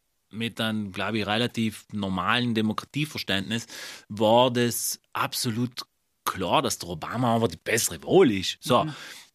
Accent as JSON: {"language": "German", "country": "Italy", "said": "als Italiener"}